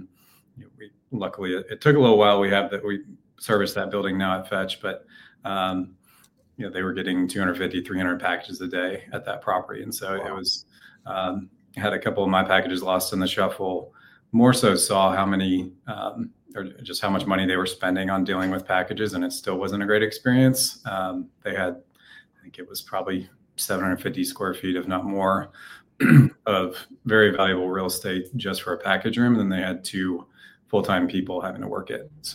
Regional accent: Nashville, Tennessee, United States; but I grew up in the Nashville area.

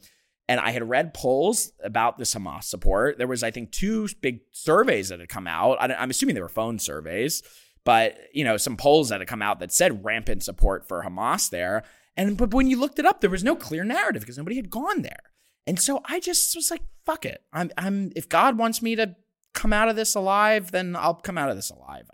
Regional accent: Philadelphia, Pennsylvania, United States; we're both from Philly

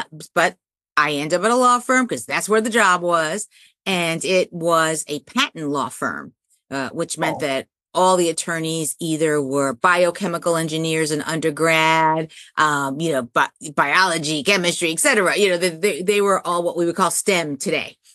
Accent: New York City, New York, United States; I grew up in New York City, and I was fortunate enough to receive scholarships.

